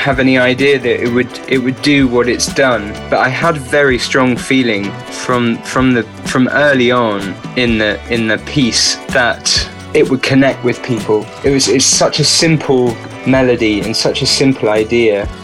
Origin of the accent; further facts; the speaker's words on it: England, United Kingdom; there are four of us, and we're from England, the UK